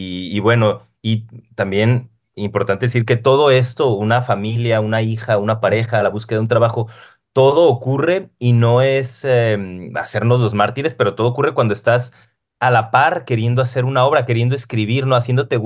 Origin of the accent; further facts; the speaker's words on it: Mexico; now in Mexico City, Mexico; Yo llegué siendo mexicano a la Ciudad de México sintiéndome extranjero.